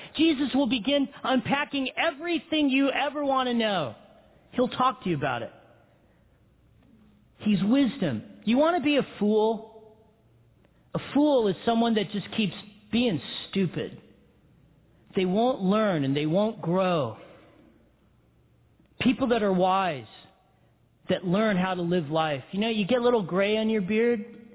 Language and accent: English; Big Bear, California, United States; I'm a hick from Big Bear. I grew up in Big Bear. I grew up a partier.